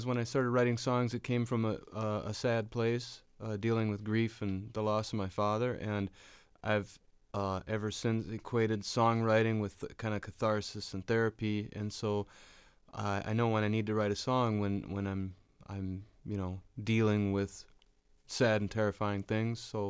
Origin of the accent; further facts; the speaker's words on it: Austin, Minnesota, United States; I grew up in Austin, Minnesota, which is a small town in southern Minnesota, and then moved to Minneapolis in the 80s.